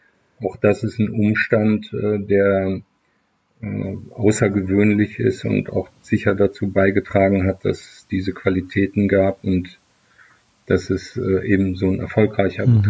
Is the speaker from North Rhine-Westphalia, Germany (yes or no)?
yes; Leverkusen, North Rhine-Westphalia, Germany; Wir haben in meiner Heimatstadt Leverkusen Chemie, Physik und auch Biologieunterricht teilweise im Bayerwerk gehabt.